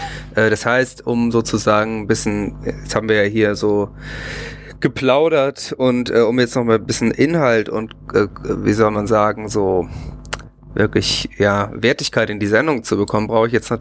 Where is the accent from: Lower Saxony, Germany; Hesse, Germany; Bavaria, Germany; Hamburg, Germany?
Hamburg, Germany; Nur einen anderen Hamburger würde das stören, wenn er hört, dass ich Hamburger bin, ne?